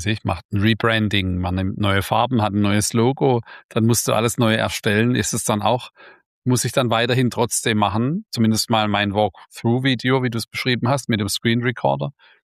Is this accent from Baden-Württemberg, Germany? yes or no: yes; Baden-Württemberg, Germany; hat es ein Geschmäckle, wie man bei uns im Ländle sagt.